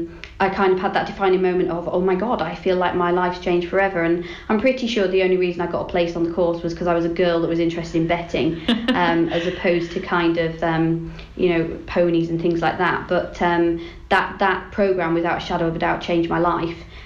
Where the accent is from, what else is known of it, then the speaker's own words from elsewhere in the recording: Yorkshire and the Humber, United Kingdom; We used to go racing across all the Yorkshire tracks because I'm from Yorkshire originally.